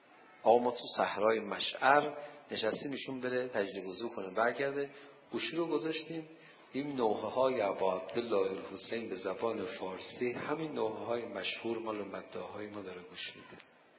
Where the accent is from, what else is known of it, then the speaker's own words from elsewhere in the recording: Iran; حالا ما از ایران اومدیم خدا شاهدیم